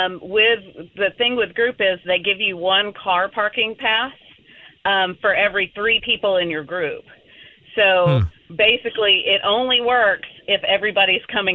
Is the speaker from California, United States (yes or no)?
no; Georgia, United States; So they were from Ohio. We're from Georgia.